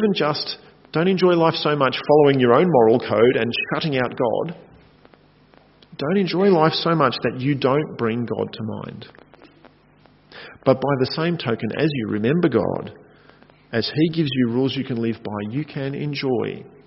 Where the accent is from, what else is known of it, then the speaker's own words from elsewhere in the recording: Australia; It feels weird as an Australian to say that to people.